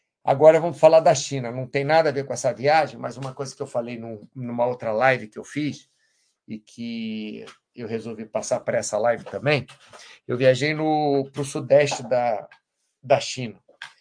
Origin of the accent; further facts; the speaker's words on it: Rio de Janeiro, Brazil; eu, como bom brasileiro, principalmente do Rio de Janeiro, aquele calor miserável